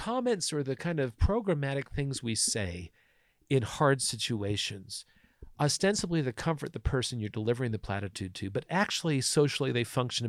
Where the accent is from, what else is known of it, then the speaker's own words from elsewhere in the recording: Utah, United States; I'm sorry, I'm from Southern Utah, so my language is a little salty sometimes.